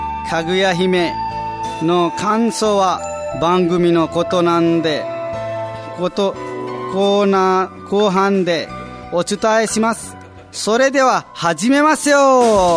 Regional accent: Nepal; Japanese is a second language; moved away as an adult; now in Japan; ネパールから参りました。25歳になりました。

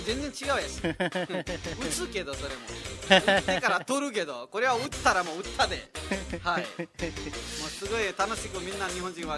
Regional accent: Nepal; ナマステ、ネパールから来ました

